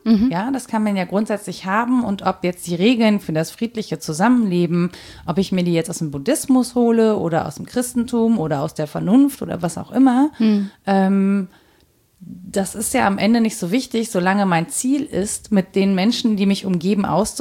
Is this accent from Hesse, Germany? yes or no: no; Rhineland-Palatinate, Germany; ich bin ja im Hunsrück so ein bisschen groß geworden auch.